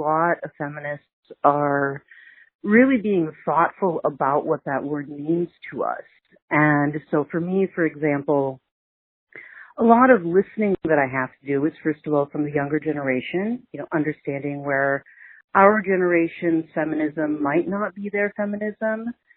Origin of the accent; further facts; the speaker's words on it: United States; but I really am an American much more than I am an Indian.